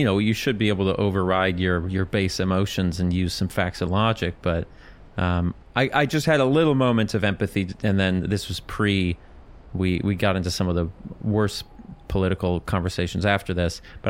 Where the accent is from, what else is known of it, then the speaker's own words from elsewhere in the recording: Minneapolis, Minnesota, United States; I told him I was from Minneapolis, and I told him if he didn't shut his mouth about my hometown, I would burn the bar